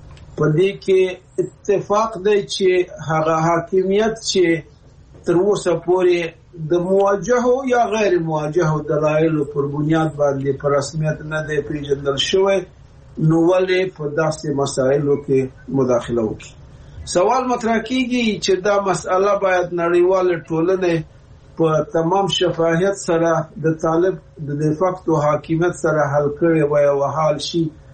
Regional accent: Afghanistan; موږ افغانان یو سلسله تاریخي مسائل څوارلس سوه کاله

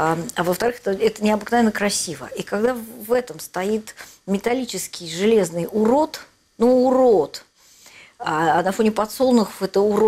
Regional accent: Ukraine; moved away; Я выехала с Украины 11 апреля

